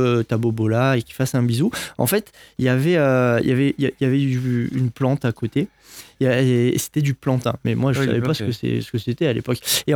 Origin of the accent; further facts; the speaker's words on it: Nîmes, Occitanie, France; Et c'est vrai que j'ai grandi à Nîmes.